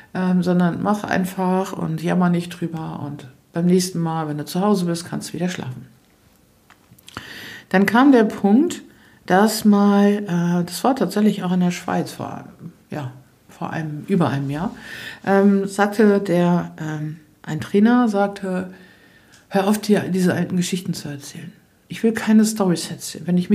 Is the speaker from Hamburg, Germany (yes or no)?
no; Lower Saxony, Germany; naja, ich komme aus Ostfriesland und das Hotel ist ganz nett.